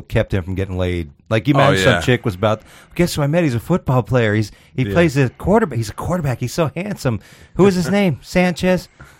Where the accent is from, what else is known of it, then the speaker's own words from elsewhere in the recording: Florida, United States; I'm from Florida, so you know, it's not like I don't really have any favorite base football teams.